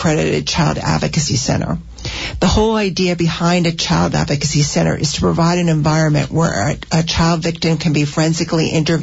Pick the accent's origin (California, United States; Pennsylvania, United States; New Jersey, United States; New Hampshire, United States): New Jersey, United States; Parsippany; I'm originally from Parsippany. I went to Parsippany High School, as did my husband.